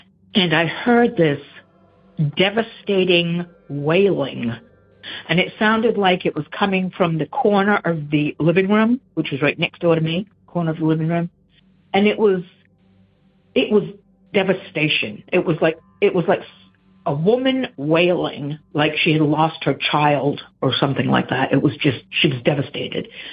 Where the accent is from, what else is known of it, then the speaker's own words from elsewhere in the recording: Maine, United States; We were in Connecticut, and we had decided to move back to where I grew up in Maine.